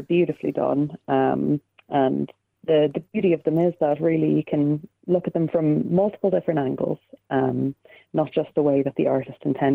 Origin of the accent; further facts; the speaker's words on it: Ireland; And especially as Irish people, we all have such a strong connection to our land.